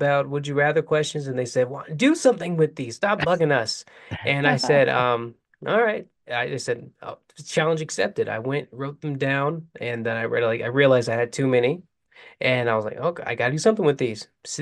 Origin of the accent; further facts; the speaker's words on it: Houston, Texas, United States; born there; I was born in Houston